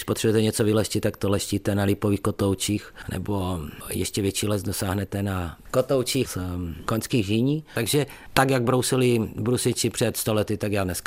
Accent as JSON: {"language": "Czech", "region": "Zlín Region", "country": "Czechia", "also_born_or_lived": "United States", "said": "že pocházím z Valašska, tak to věděla celá škola"}